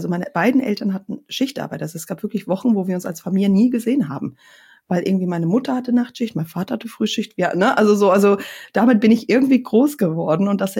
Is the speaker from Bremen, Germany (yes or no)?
no; Lauenburg, Schleswig-Holstein, Germany; In Südschleswig-Holstein, an der Elbe. In Laumburg bin ich groß geworden, in Geestach zur Schule gegangen, also auch nicht weit weg von Hamburg.